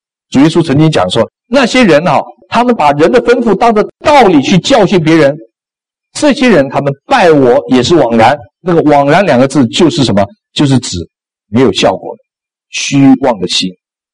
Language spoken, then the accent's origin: Chinese; China; 今天基本上说起来，我们中国人好，华人好，多半的人都是被这种东西控制。